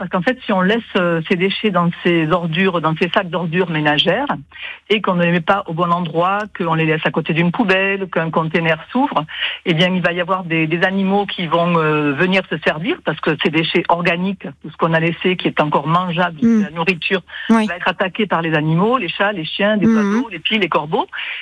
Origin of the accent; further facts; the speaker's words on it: Colomiers, Occitanie, France; Je viens de Colomiers.